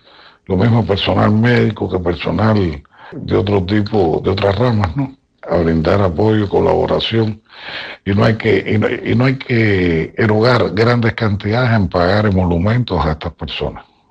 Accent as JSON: {"language": "Spanish", "country": "Cuba", "said": "Como cubano me siento muy, muy feliz"}